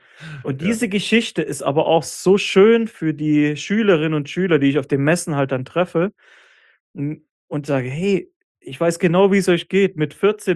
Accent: Leipzig, Saxony, Germany; Ich komme ja ursprünglich aus Leipzig

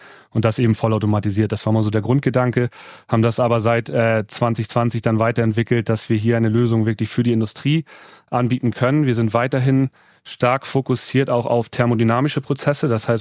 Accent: Schleswig-Holstein, Germany; Und ich habe mich heute ins schönste Bayern-Outfit geschmissen als Schleswig-Holsteiner.

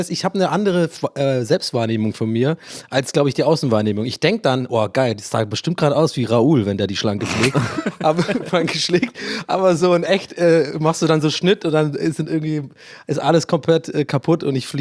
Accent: Ireland; accent: Irish; German is a second language; Und mein echter Akzent ist ja wirklich tatsächlich irisch. Also ich bin ja in Irland geboren und aufgewachsen. Und wenn ich Englisch rede, habe ich einfach automatisch einen tatsächlich einen irischen Akzent.

